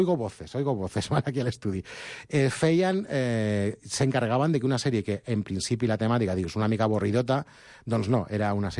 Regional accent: Castellón de la Plana, Valencian Community, Spain; A més, aquí a Catalunya, a Castelló, jo soc de Castelló, sempre faig esmena.

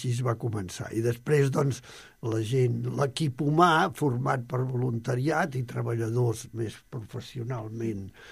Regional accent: Barcelona, Catalonia, Spain; Servidor soc del barri de la Sagrera, i allà al barri de la Sagrera, quan érem jovenets

